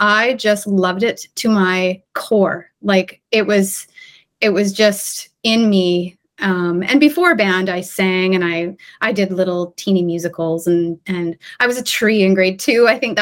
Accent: Saskatoon, Saskatchewan, Canada; Saskatoon.

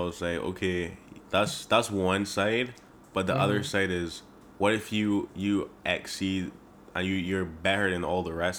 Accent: Barbados; Like, even growing up in Barbados, I remember, like, when you used to speak English, like, proper English

